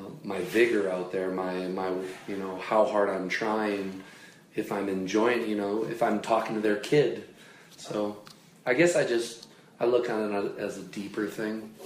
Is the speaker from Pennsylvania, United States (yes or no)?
no; St. Paul, Minnesota, United States; born there; I was born in St. Paul. I like to say that my kind of sonic boom happened here.